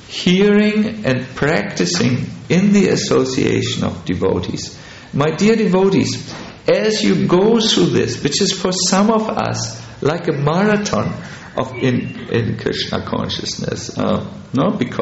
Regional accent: Hamburg, Germany; English is a second language; moved away; when I was a young, wild boy in Germany. And I saw the devotees chanting in my hometown, Hamburg.

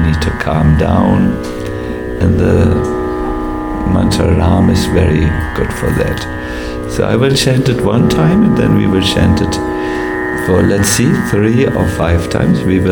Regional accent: North Germany, Germany; accent: North German; I could speak Grüezi in such a way that no one would recognize my North German accent.

